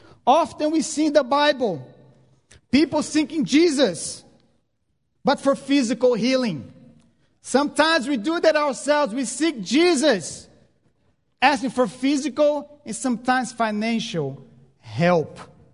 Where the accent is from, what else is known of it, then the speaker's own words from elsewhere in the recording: Brazil; Actually, I'm originally from Brazil, so my family is in Brazil.